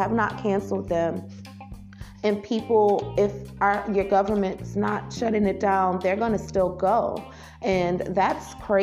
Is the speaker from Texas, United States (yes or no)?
no; New Orleans, Louisiana, United States; not just because I'm from Louisiana, I'm from New Orleans, you know